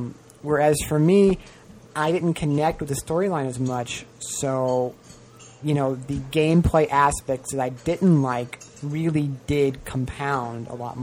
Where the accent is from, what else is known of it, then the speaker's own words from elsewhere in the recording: Nebraska, United States; because I grew up in Nebraska, and, you know, during the winter we had a lot of snow and ice and everything.